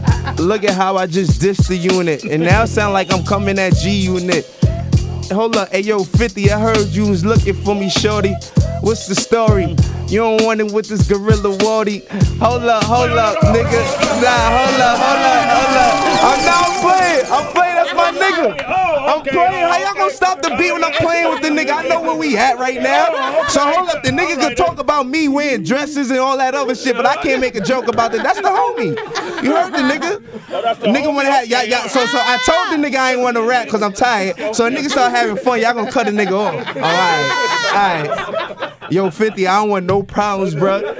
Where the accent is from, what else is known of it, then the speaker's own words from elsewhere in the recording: Bronx, New York, United States; People don't even know I was raised in the Bronx.